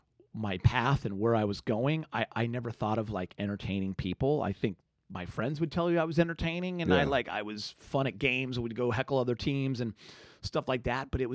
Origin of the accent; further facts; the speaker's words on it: Los Angeles, California, United States; And then, you know, growing up in the Valley here in L.A., I thought I would play 3 professional sports